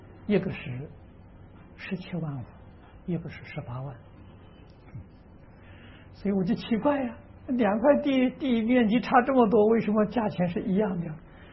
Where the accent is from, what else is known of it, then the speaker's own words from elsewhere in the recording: China; 那我们中国人呢，这个院子不种花，我们都种菜，我们都种菜